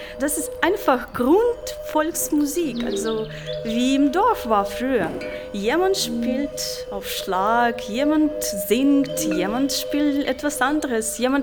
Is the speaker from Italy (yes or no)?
no; Ukraine; German is a second language; now in Munich, Germany; Ich komme aus der Ukraine und wohne in München schon 2,5 Jahren.